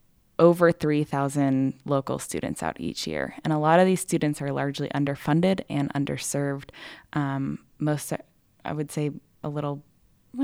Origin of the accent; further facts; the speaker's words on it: Colorado Springs, Colorado, United States; So I grew up in Colorado Springs, and I moved out to Grand Junction back in 2013.